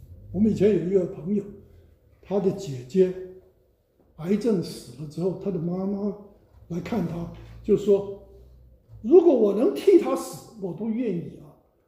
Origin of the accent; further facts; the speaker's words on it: Taiwan; 我是从台湾来，台湾在二战之前是日本人统治50年